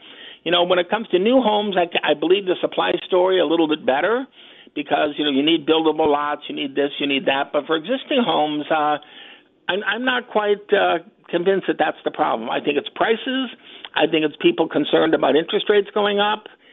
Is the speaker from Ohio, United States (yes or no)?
no; Detroit, Michigan, United States; Yeah, well, you know, I grew up in Detroit